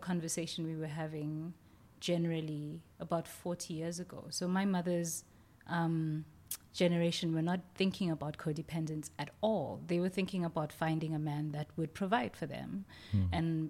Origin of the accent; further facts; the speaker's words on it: Soweto, Gauteng, South Africa; also born or lived in Johannesburg; I was brought up in Soweto. My grandfather was a preacher. My father's father was a Lutheran preacher there, and I think he was stationed in Soweto when I was born. And so my brother and I were brought up there until I was 8